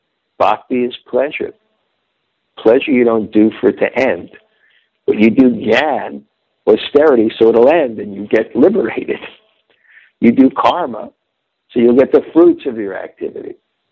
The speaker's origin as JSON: {"language": "English", "town": "Brooklyn", "region": "New York", "country": "United States", "tie": "born or raised there", "said": "I grew up in Brooklyn. There were 12 or 14 houses on either side of the street."}